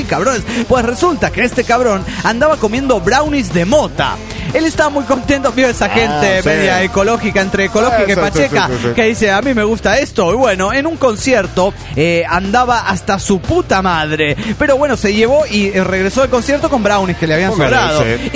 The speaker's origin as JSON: {"language": "Spanish", "town": "Río Cuarto", "region": "Córdoba", "country": "Argentina", "said": "de Río Cuarto, Córdoba, Argentina."}